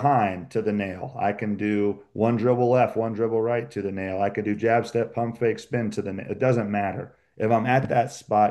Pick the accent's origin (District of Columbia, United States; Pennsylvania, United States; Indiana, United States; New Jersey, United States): District of Columbia, United States; Washington; So I was actually growing up in Washington, D.C., amidst the rise of Gilbert Arenas. That's where I finished high school